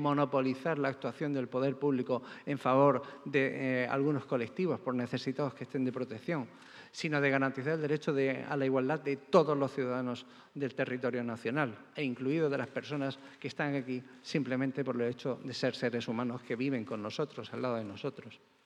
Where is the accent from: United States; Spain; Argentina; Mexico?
Spain; Almería, Andalusia; now in Granada, Spain; Soy almeriense, aunque granadino ya de adopción, y conozco perfectamente esa situación.